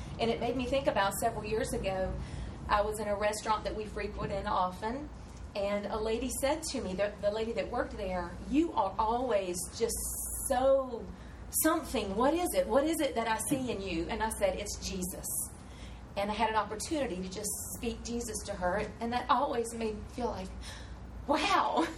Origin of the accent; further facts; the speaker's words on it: Jacksonville, Florida, United States; I'm originally from Jacksonville, but after I married him, we moved all over the world and settled here and retired here.